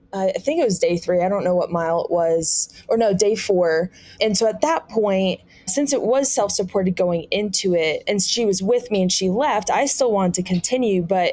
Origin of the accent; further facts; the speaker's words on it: East Coast, United States; now in Colorado, United States; We're both from the East Coast. So and like just realizing like it's a lot different here in Colorado than it is on the East Coast.